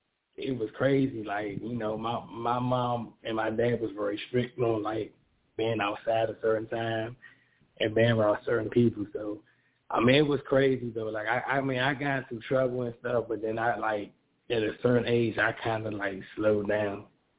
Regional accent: Washington, District of Columbia, United States; I'm from Washington, D.C.

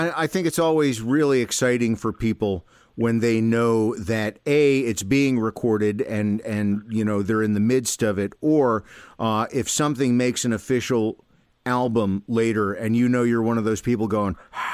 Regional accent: New Jersey, United States; I grew up in Central Jersey, so both New York and Philly were less than an hour away.

